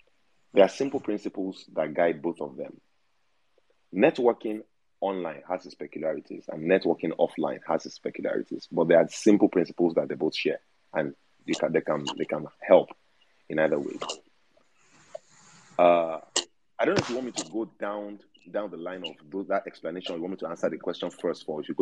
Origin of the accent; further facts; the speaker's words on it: Ibadan, Oyo, Nigeria; I was born and raised in Ibadan, the city of Ibadan. A lot of people may not know that. And my accuracy of the Yoruba language, my mastery of the Yoruba language is like 99.9%.